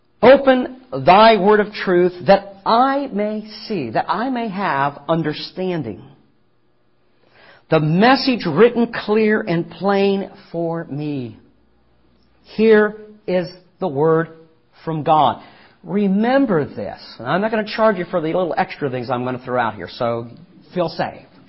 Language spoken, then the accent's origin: English; Ohio, United States; Needless to say, I was raised in Ohio, or for those who are more grammatically want to see correctness, reared in Ohio.